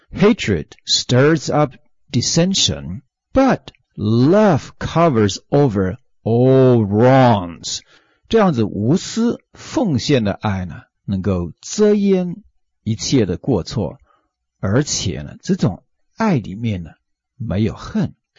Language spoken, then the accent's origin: Chinese; China; 我们中国人说由爱生恨